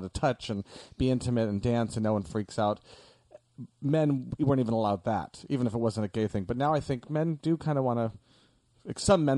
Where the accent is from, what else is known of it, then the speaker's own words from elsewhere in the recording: Omaha, Nebraska, United States; Omaha, Nebraska.